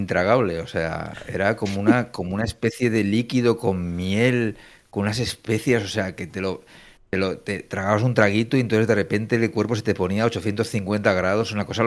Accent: Madrid, Community of Madrid, Spain; yo soy, tengo cero sentimiento nacionalista de nada, pero sí que, hostia, madrileño me gusta. Cuando estoy fuera soy más madrileño.

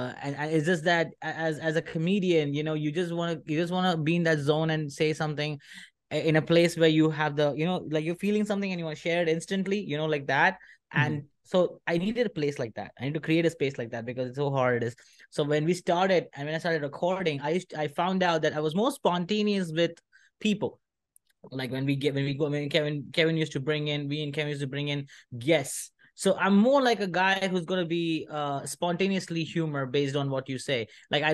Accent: India; English is a second language; I'm an Indian, and we have more weird word than chancla.

